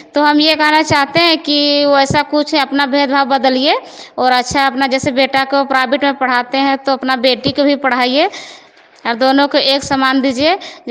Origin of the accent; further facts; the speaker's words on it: Kusana, India; और मैं कुसाना के रहने वाली हूँ